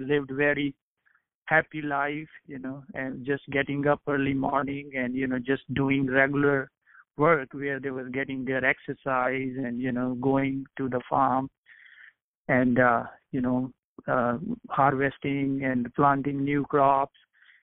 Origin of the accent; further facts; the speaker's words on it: North India, India; born there; I was born in North India, but I did my education in South India.